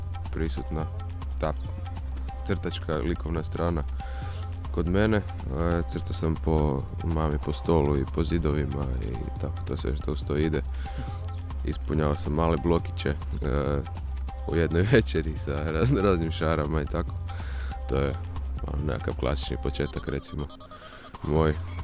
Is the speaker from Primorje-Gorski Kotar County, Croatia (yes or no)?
no; Karlovac, Karlovac County, Croatia; tih godina je to baš isto kod nas u Karlovcu postalo malo popularnije